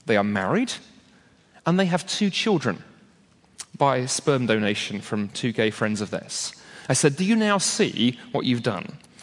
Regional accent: United Kingdom; because I'm British

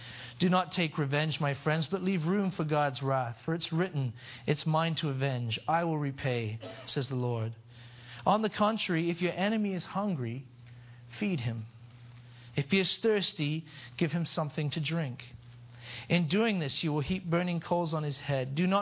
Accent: India; also born or lived in Cyprus / Middle East; I grew up in India. I also spent a fair bit of my life in Cyprus and the Middle East, that area.

